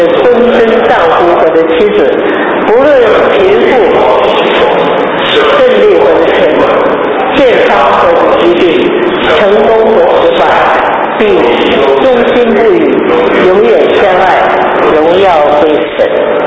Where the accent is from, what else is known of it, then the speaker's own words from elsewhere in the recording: China; 我们中国人呢也是说，近朱者赤，近墨者黑